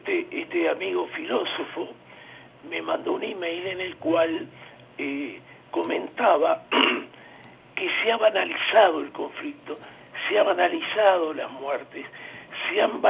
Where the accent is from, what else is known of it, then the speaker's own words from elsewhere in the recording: Uruguay; Por otra parte, estuve en Chile, yo soy uruguayo